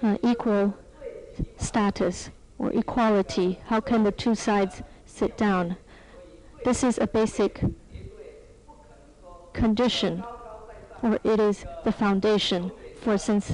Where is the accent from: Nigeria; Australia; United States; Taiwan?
Taiwan; I come from Taiwan. I am a son of the land of Taiwan.